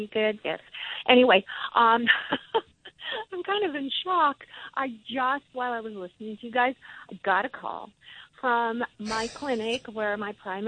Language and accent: English; Everett, United States; and I'm from Everett.